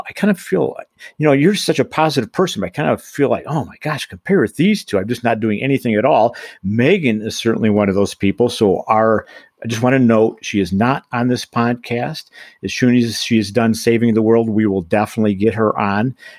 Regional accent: Michigan, United States; my home state of Michigan is getting close.

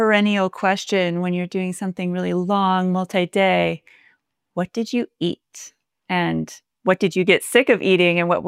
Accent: United States; As an American, my experience last year there was very much that people in Scotland were incredibly helpful.

